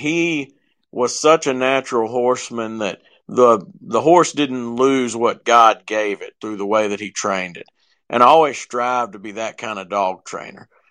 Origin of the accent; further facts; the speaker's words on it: Natchez, Mississippi, United States; I'm from Natchez, Mississippi. I've always hunted and been active outdoors. I grew up showing horses.